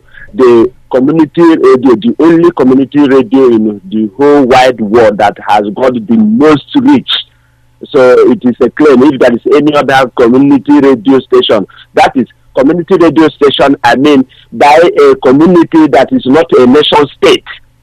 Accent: Anambra, Nigeria; now in India; I'm one of Biafra's sons of Anambra State.

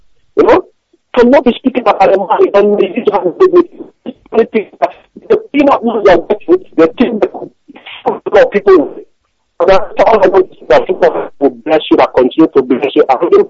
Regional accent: Nnewi, Anambra, Nigeria; now in London, United Kingdom; I come from Anambra State, Nnewi South Amichi.

